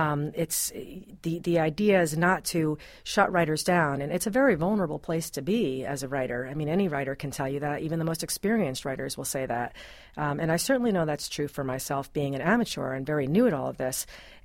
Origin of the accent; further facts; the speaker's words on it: Rhinecliff, New York, United States; when I was a kid growing up in Rhinecliffe.